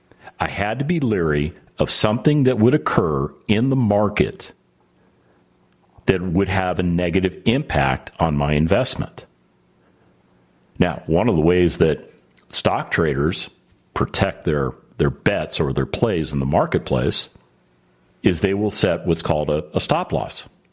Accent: Las Vegas, Nevada, United States; Having grown up in Las Vegas, Nevada, I am very well aware of what gambling is.

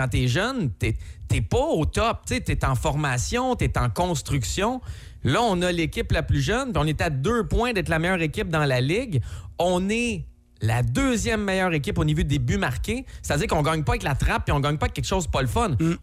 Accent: Montreal, Quebec, Canada; je suis un petit Montréalais qui écoute Radio X.

